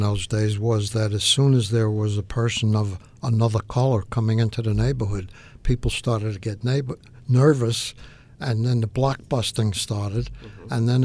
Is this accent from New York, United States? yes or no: yes; Woodhaven, New York, United States; I grew up in Woodhaven, Queens.